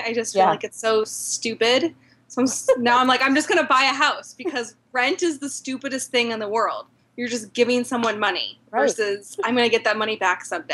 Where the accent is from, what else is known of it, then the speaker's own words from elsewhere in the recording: Midwest, United States; I grew up in the Midwest.